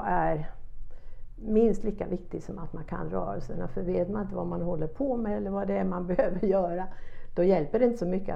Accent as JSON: {"language": "Swedish", "region": "Småland", "country": "Sweden", "said": "eftersom jag är smålänning och lite envis av mig"}